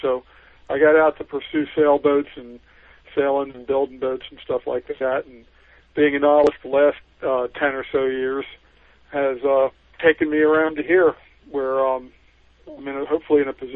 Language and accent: English; Baltimore, Maryland, United States; Well, I'm from Baltimore. Was towards the end of a large family of everybody, getting out and being busy and going to college and so forth.